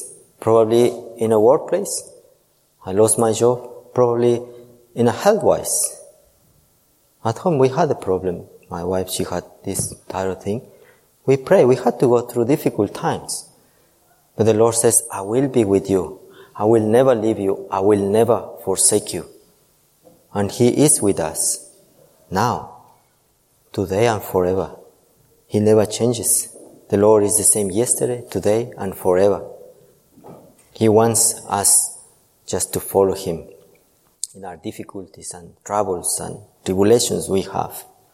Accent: Ecuador; I come from Ecuador. It's very hard to be Christian there.

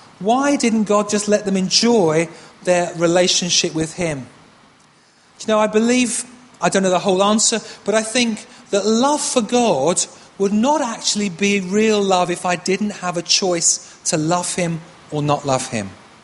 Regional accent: Windsor, South East England, United Kingdom; I grew up from when I was 2 to when I was 10 near Windsor. I grew up near Windsor Castle and lived in the village very near Windsor Castle.

